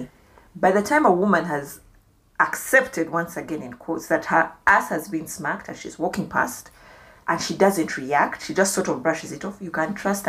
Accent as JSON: {"language": "English", "country": "Uganda", "tie": "born or raised there", "said": "Growing up in Uganda"}